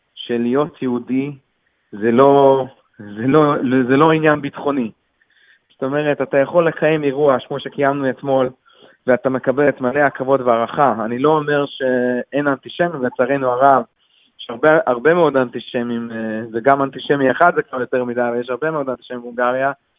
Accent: Hungary; אני בעצמי בא ממשפחה יהודית-הונגרית, גדלתי פה בתקופת הקומוניזם, וההורים שלי בעצמם לא ידעו שהם יהודים עד גיל העשרה

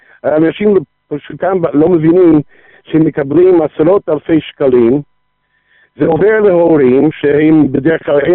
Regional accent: United States; Hebrew is a second language; now in Israel; לפי המבטא אתה יכול להבין שאני, המקור שלנו, אנחנו עלינו מארצות הברית

